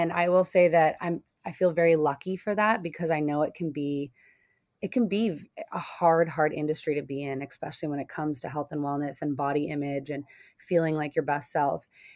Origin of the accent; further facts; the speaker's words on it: London, Ontario, Canada; moved away as an adult; now in United States; I'm originally from London, Ontario in Canada. I've been living in the US now for, I think, 9 years.